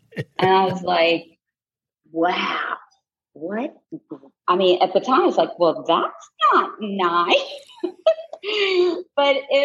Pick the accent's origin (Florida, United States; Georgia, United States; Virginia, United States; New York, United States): Virginia, United States; Well, I grew up in Virginia, like I said, the youngest of six kids.